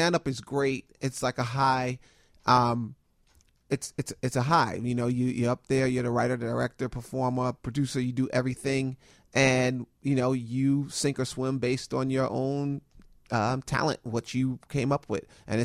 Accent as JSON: {"language": "English", "region": "New York", "country": "United States", "tie": "born or raised there", "said": "I grew up on Charlie Brown and Fat Albert, and those shows taught me a lot of valuable life lessons as a young boy growing up in New York."}